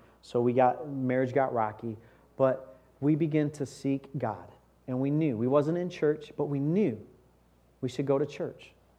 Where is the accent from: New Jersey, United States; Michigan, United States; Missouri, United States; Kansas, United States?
Michigan, United States; Battle Creek; I grew up in Battle Creek. That's where I've been my whole life.